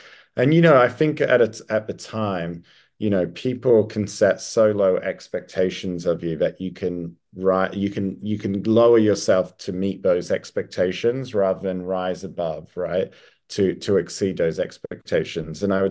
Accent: Perth, Western Australia, Australia; in Australia, I grew up in Perth, the most isolated city on the planet.

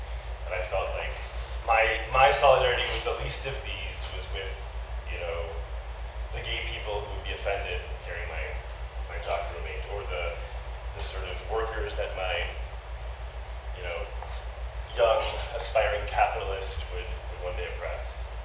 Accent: Midwest, United States; And I grew up in the Midwest, my dad was the civil servant, my mom was an artist.

